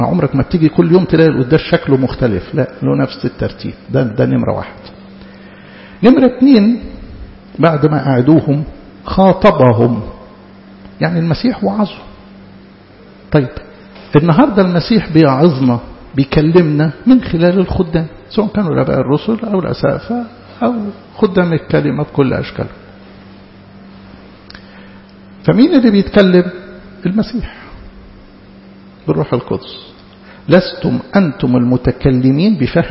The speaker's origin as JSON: {"language": "Arabic", "country": "Egypt", "said": "ما أقدرش أنكر إنه إحنا ما تعودناش على النظام كمصريين"}